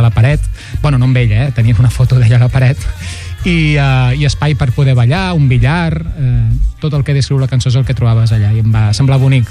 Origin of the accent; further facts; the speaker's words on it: Sant Quirze del Vallès, Catalonia, Spain; sóc de Sant Quirze del Vallès, noi.